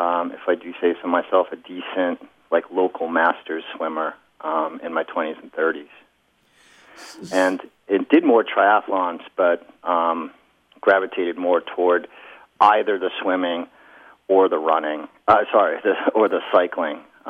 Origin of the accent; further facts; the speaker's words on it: Boston, Massachusetts, United States; I grew up in Boston, and everybody played hockey.